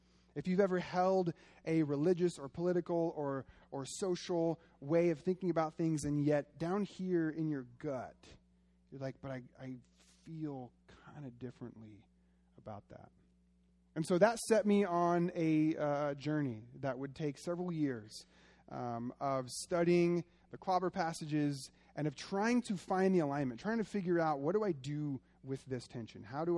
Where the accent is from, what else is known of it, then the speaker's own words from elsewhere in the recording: Oregon, United States; I didn't know, young, you know, naive boy growing up in Oregon, I didn't know how conservative Arizona was.